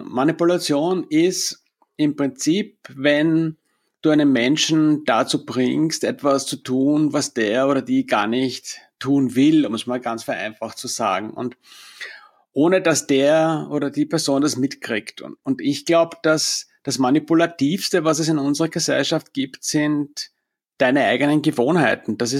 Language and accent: German; Austria; gerade bei uns in Österreich ist NLP insofern zum Teil auch einfach negativ belegt